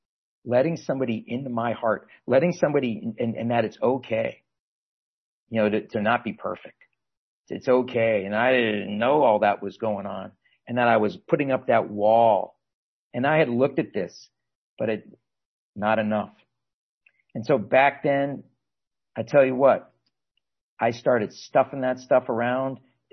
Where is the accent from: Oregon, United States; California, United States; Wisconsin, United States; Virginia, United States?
Virginia, United States; Fairfax; Now, I grew up in Fairfax, Virginia, not too far from where some of you guys live in right there.